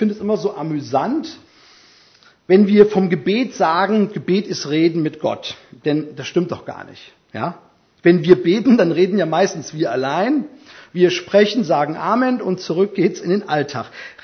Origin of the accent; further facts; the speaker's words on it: Hesse, Germany; In meinem Heimatdorf in Hessen läuten jeden Tag um 11 Uhr die Glocken.